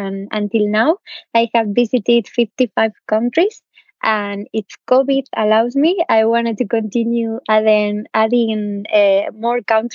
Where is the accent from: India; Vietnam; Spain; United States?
Spain; Zaragoza, Aragon; born there; English is a second language; now in Madrid, Spain; I come from Spain and I live in Madrid, but I was born in a smaller city called Zaragoza.